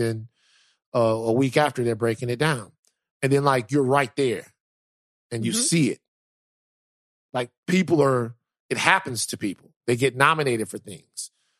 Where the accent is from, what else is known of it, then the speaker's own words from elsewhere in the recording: Baton Rouge, Louisiana, United States; Growing up in Baton Rouge, a lot of times it was chaotic.